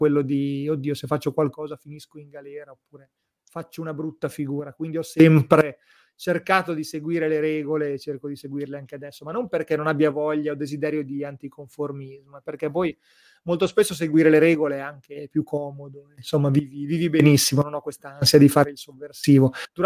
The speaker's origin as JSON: {"language": "Italian", "region": "Emilia-Romagna", "country": "Italy", "said": "il mio grande cruccio è che sono romagnolo, non so fare la piadina, non so fare la sfoglia."}